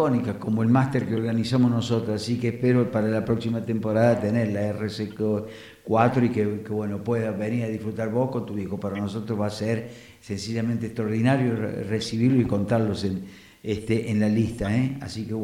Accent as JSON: {"language": "Spanish", "region": "San Luis", "country": "Argentina", "tie": "born or raised there", "said": "que viene del rally de San Luis, de donde yo soy oriundo, obviamente"}